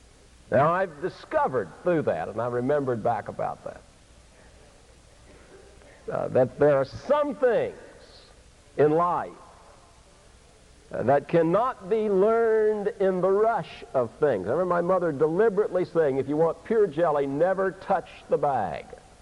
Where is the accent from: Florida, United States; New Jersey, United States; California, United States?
Florida, United States; Vero Beach; We came up as boys, rode the train from my hometown in Vero Beach, Florida